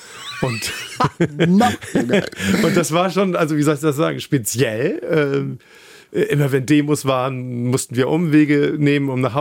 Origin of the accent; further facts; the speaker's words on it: Kiel, Schleswig-Holstein, Germany; now in Hamburg, Germany; Erstmal, ich bin in Kiel aufgewachsen, ich liebe Norddeutschland